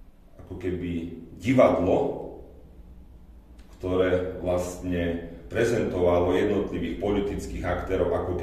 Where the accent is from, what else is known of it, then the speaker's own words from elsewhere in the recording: Žilina, Žilina Region, Slovakia; keďže som Žilinčan